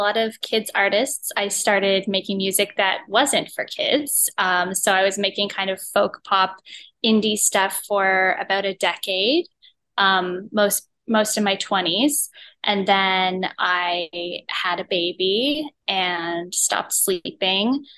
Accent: Canada; I'm Canadian, but I was very active on the American college circuit.

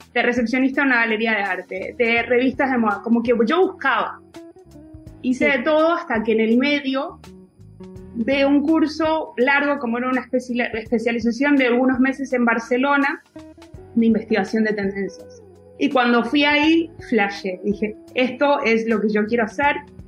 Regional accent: Argentina; Porque como buena argentina, yo creo que a veces estamos medio desconectados de Latinoamérica los argentinos.

